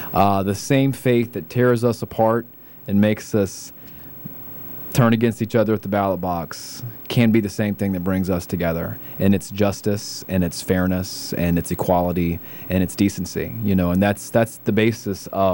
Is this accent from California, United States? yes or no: no; Gastonia, North Carolina, United States; I'm a child of the 80s, and I grew up in Gastonia, and right next door we have PTL and Jimmy Tammy Faye Baker.